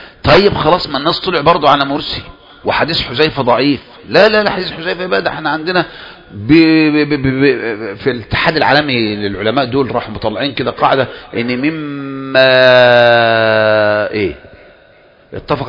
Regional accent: Egypt

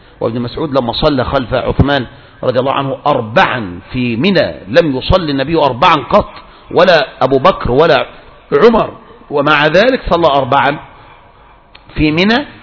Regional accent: Egypt; كذلك عندنا في مصر أيضا الشيخ جاد الحق أيضا كلف من يبحث هذه المسألة

